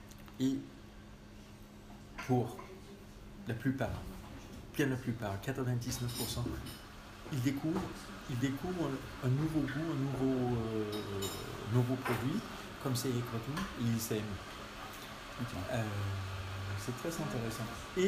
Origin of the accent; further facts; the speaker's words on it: Denmark; moi, avec oui, mon enfance, ma jeunesse au Danemark, et sinon avec la culture de là-bas